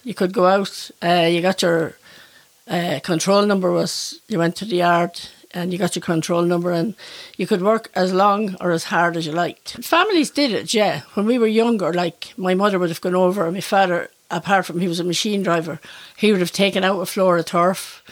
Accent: Ballycumber, County Offaly, Ireland; Like, we lived out in the country. Our next door neighbours were like half a mile away or more.

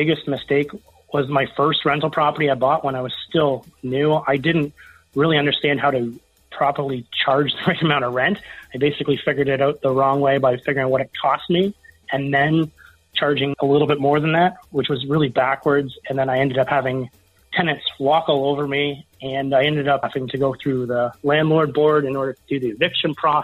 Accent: Canada; which is really the system to use as a Canadian

